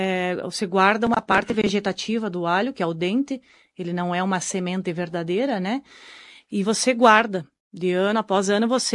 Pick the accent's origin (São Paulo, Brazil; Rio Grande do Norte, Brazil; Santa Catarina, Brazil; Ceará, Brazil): Santa Catarina, Brazil; now in Caxias do Sul, Brazil; Morando em Caxias do Sul atualmente, exatamente. … né? Sou da região de Curitibanos também